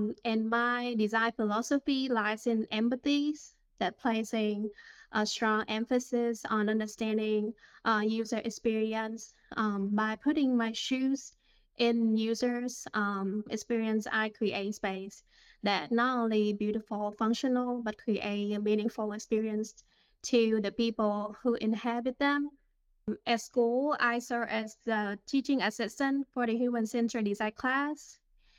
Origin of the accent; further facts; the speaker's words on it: Vietnam; now in Atlanta, United States; I'm originally from Vietnam, and now I'm based in Atlanta, Georgia.